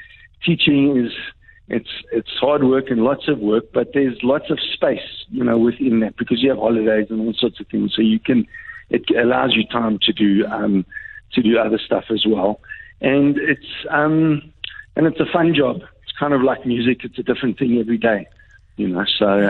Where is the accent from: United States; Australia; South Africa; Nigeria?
South Africa; Johannesburg, Gauteng; I was from Joburg.